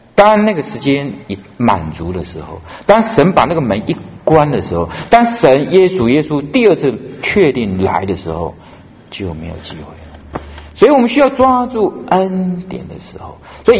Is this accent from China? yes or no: no; Taiwan; now in Calgary, Canada; 我们家，我是台湾来的